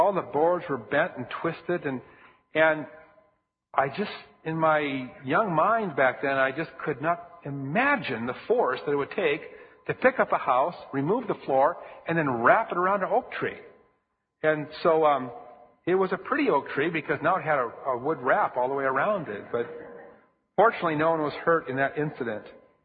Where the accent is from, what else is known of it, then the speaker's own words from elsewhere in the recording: Minnesota, United States; I grew up in Minnesota